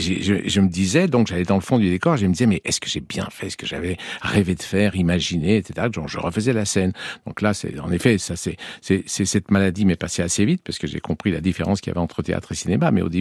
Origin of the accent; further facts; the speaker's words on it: Annecy, Auvergne-Rhône-Alpes, France; born there; Oui, je suis né à Annecy, dans Haute-Savoie, mais enfin je me suis retrouvé assez vite, à cause de la fonction de mes parents, dans un petit village de 1000 habitants, et donc on était entouré par la nature.